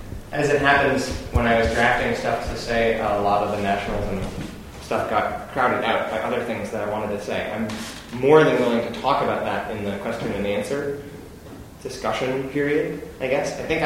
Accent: Chicago, Illinois, United States; I'm from Chicago.

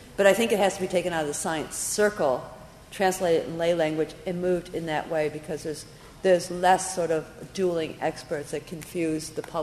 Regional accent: Washington, District of Columbia, United States; because I'm from Washington, where the anthrax thing is a big deal.

